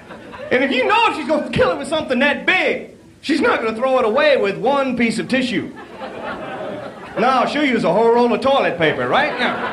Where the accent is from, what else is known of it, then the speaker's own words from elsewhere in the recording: Texas, United States; As he said, I'm from Texas. Amazingly enough, in Texas, the thing we're most proud of, the Alamo.